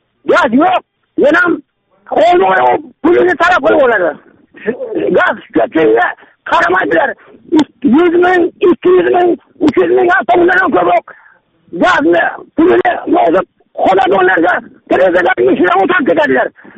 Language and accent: Uzbek; Bukhara Region, Uzbekistan; Men Buxorodanman, Shoshdan, Tumandan.